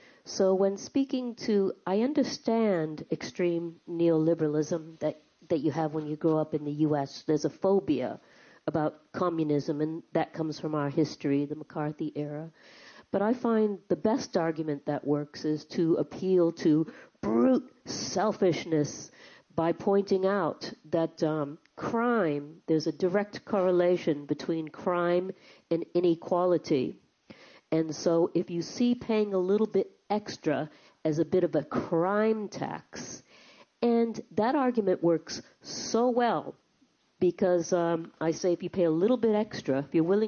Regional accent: United States; now in England; So I grew up in America and came to England sometime around the mid-80s

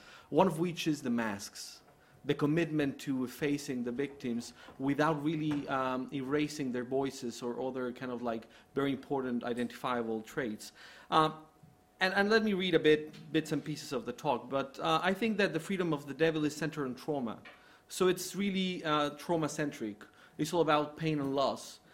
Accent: State of Mexico, Mexico; I grew up in Estado de México and Mundo E.

